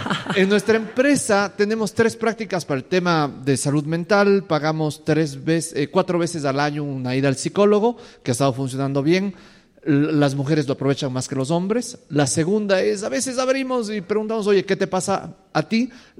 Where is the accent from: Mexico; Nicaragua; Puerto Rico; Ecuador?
Ecuador; de Ecuador.